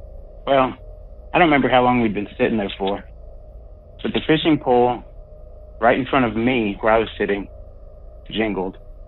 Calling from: Virginia, United States; I'm calling from Virginia.

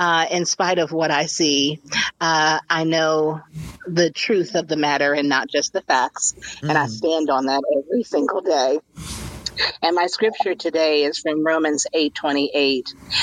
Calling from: Atlanta, Georgia, United States; I am calling in from Atlanta, Georgia, where it's actually not so hot this morning.

